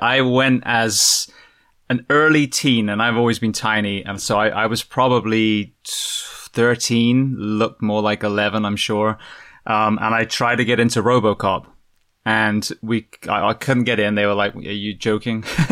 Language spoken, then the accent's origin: English; England, United Kingdom; I think you and I were very lucky growing up in England.